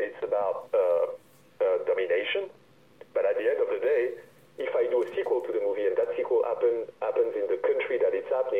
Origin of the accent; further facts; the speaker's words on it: Republic of the Congo; English is a second language; Because I grew up in Congo, Brazil. I survived a civil war when I was 17, 16 there for a year.